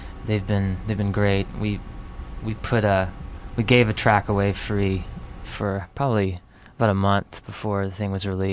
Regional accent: Alabama, United States; also born or lived in Los Angeles; now in Nashville, United States; It's very different from LA, and I'm from Alabama, so it's much closer to my home and my family.

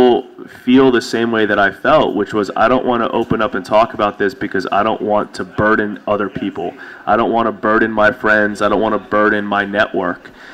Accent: Charlottesville, Virginia, United States; No, I'm actually from Charlottesville.

